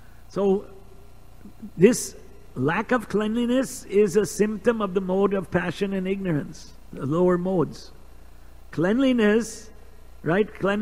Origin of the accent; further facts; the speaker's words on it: Evanston, Illinois, United States; I grew up in Evanston, they called it the city of churches and trees.